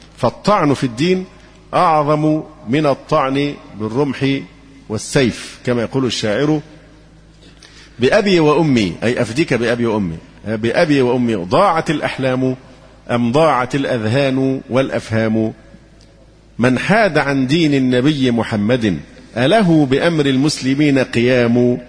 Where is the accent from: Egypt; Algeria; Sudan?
Egypt